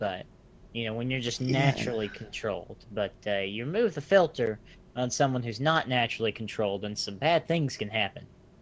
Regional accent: Alabama, United States; With the whole, look at me, I'm from Alabama.

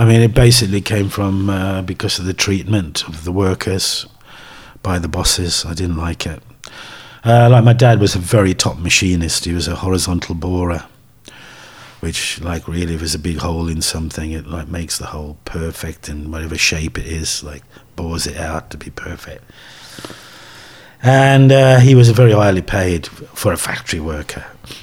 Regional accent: West Midlands, United Kingdom; growing up in the Black Country, I was so full of imagery. One, it's got a strange sense of humour, the Black Country.

